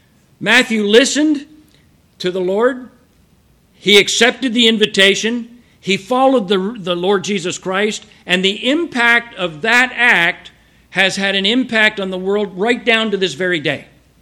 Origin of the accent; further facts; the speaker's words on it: Montreal, Quebec, Canada; That was the church I was raised in Montreal.